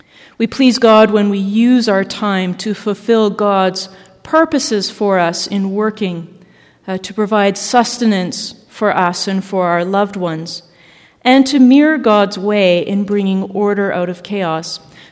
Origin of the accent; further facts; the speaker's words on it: Ottawa, Ontario, Canada; Ottawa's my hometown.